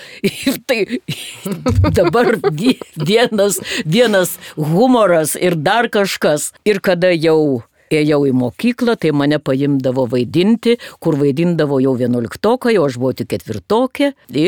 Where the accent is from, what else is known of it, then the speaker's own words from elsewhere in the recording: Lithuania; Esu karo ir pokario metų vaikas. Ir iki 6 metų mano vaikystė prabėgo Šiaurės Lietuvoj prie Siauruko traukinio.